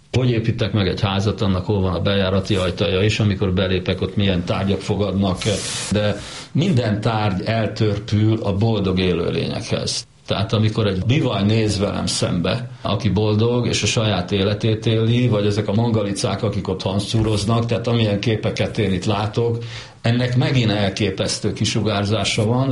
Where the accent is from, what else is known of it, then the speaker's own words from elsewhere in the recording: Hungary; born there; ezzel a lelki beállítottsággal én ide születtem Magyarországra, mert mindaz, amivel én itt találkoztunk, különösen az őstörténet, az számomra mintha ismerős lett volna. Tudja, én 1960-ban születtem